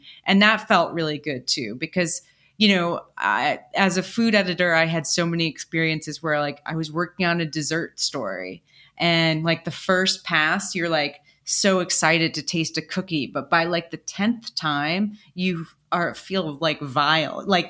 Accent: Shelter Island, New York, United States; I grew up on Shelter Island off of Long Island.

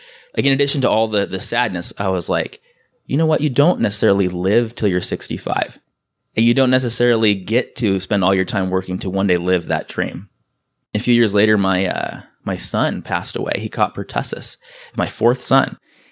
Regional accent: San Diego, California, United States; And I'm from San Diego.

